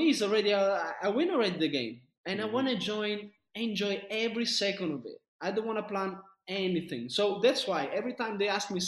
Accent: Sicily, Italy; I'm in Italy, but north of Italy. My family, right, okay. I'm from Sicily. So my mom and my dad, they're in Sicily.

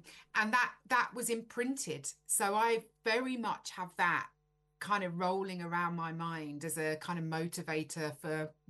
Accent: London, United Kingdom; I'm Finsbury Park through and through.

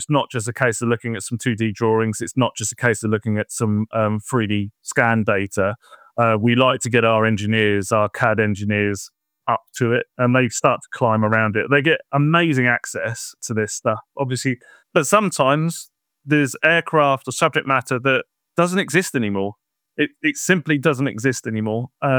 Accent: United Kingdom; also born or lived in Germany / Cyprus; I was born in 1987 in Rintel, Gütersloh.

